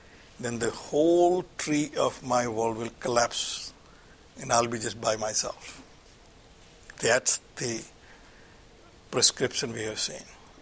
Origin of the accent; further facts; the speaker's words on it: India; My roots, which used to be somewhere before, let's say India, because I'm from India, my roots were somewhere in India.